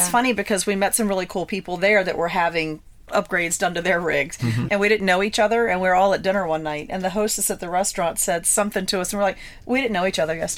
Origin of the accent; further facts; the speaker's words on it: Virginia, United States; We're from Virginia.